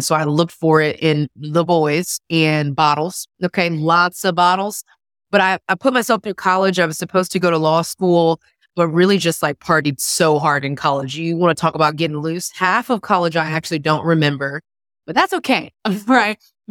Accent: Houston, Texas, United States; now in Atlanta, United States; the first and best thing that you need to know about me is that I'm from Houston, Texas. Texas all day, okay? I do live in Atlanta, Georgia, unfortunately.

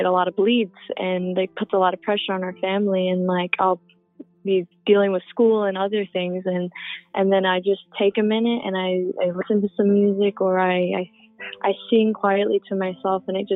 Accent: Agoura Hills, California, United States; I'm from Agoura Hills, California.

